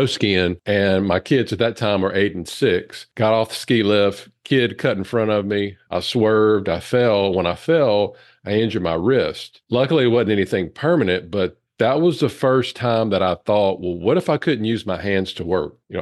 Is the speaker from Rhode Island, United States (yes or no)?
no; Louisiana, United States; I had the group practice that I was supposed to join here in my hometown in Louisiana.